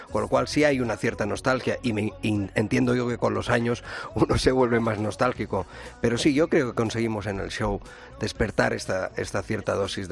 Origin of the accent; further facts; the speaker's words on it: Barcelona, Catalonia, Spain; igual que en Barcelona, ¿no? Que es mi tierra.